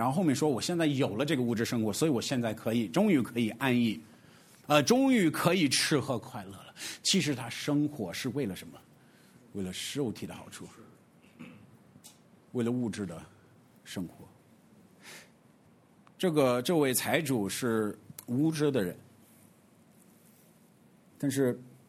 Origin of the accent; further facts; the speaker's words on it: Xi'an, Shaanxi, China; 其实我们西安人，哎，咱们都去过兵马俑。